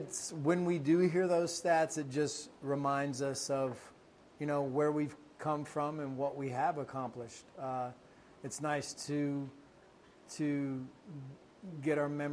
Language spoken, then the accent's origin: English; Kentucky, United States; I mean I grew up in Kentucky. Brian and I, the rest of the guys grew up in Florida. I mean we're Southern boys